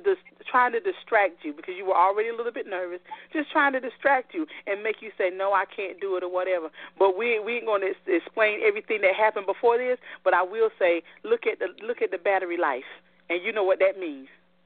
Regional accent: Tabor City, North Carolina, United States; And not only in these areas, Loris area, my hometown area, Tabor City, I want to do some community things out there and let people know that, you know what, good things are happening in the small town of Tabor City.

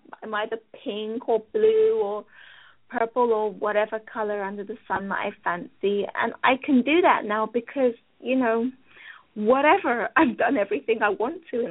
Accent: London, United Kingdom; when I was growing up in London. I was the only black girl in my in my primary school.

